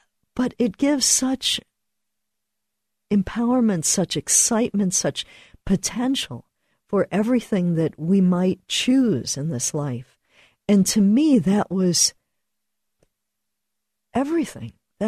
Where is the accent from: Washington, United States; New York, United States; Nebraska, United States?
New York, United States; Buffalo; also born or lived in Miami; When I moved away from Buffalo, where I grew up, and that was just a very rich place for Catholicism